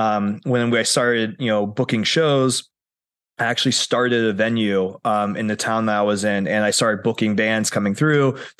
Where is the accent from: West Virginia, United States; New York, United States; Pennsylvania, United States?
West Virginia, United States; Wheeling; also born or lived in Montana / Soviet Union; I was born in Montana originally, then I moved to the Soviet Union, and I did most of my growing up though in West Virginia, but it was like coal country area. So like Wheeling